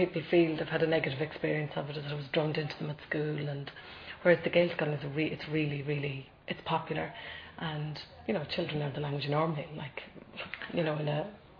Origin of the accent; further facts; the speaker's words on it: Connacht, Ireland; I mean, I'm from Mayo, and I feel very strongly about the Mayo Gaeltachts.